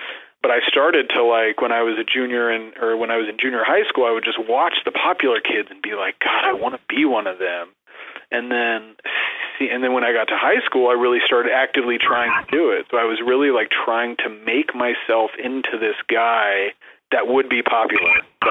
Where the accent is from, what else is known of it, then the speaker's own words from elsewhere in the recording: Glendale, United States; I grew up in Glendale, which was sort of like middle class, and we were on the lower end of that.